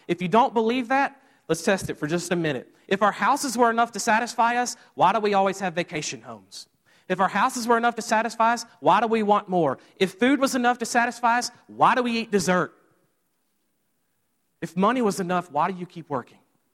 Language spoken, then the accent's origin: English; Mississippi, United States; I grew up in Mississippi, so this isn't a shock to some of you from Pennsylvania, but I was barefooted everywhere.